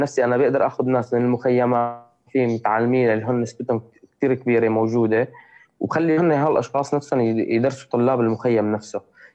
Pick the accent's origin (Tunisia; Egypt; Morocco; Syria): Syria; now in Lebanon; نحن كسوريين بلبنان نحن ما عندنا حقوق اللاجئين بأي بلد ثاني.